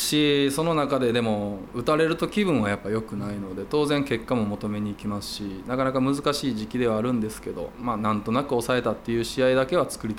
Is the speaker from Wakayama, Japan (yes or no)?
yes; Wakayama, Japan; 僕が和歌山出身という意味も込めて